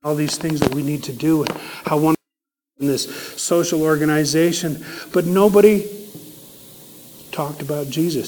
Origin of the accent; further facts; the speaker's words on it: Raymond, Alberta, Canada; I grew up in Raymond, Alberta, Canada. I was raised LDS. When I was little, I was a good little Mormon boy